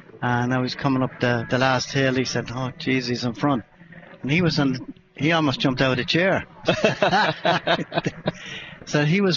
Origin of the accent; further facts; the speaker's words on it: Ireland; because we're all Irish, man.